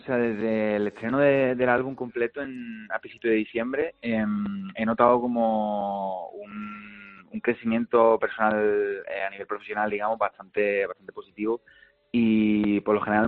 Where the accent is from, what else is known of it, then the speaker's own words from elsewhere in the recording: Málaga, Andalusia, Spain; la verdad que me hace mucha ilusión, ¿no?, tocar en mi tierra.